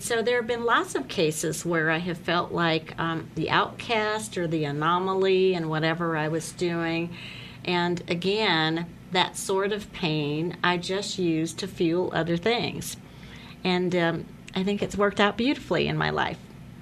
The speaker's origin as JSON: {"language": "English", "region": "the South", "country": "United States", "tie": "born or raised there", "said": "I grew up in the South. I have very Southern traditional values. I grew up in the church."}